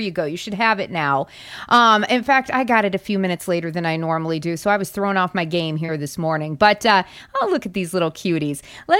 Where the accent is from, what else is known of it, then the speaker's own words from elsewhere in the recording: South Dakota, United States; And in my home state of South Dakota, because I always like to see how they compare